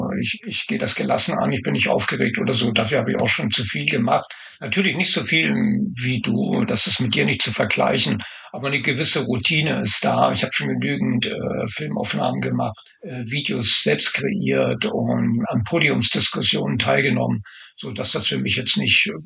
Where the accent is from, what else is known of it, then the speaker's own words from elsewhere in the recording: Lüneburg, Lower Saxony, Germany; now in Buchholz, Germany; sitze momentan in Buchholz, habe aber meine Heimat auch in Lüneburg noch. Das heißt, ich bin immer hin und her gerissen. Bin oft zwischen Lüneburg und Buchholz in der Nordheide am Hin- und Herfahren.